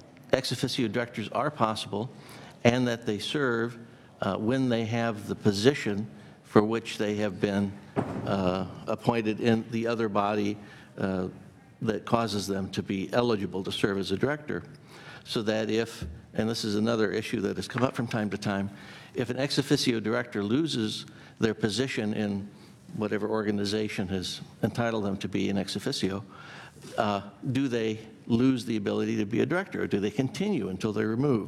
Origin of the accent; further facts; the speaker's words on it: San Diego, California, United States; I'm from San Diego, a lawyer down there.